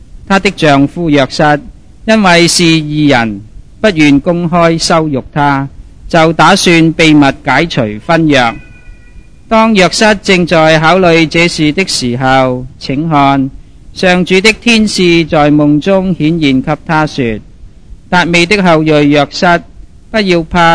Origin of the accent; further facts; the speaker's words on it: China; 咁为我哋中国人有意思喎，中国人好喜欢查自己嘅族谱啊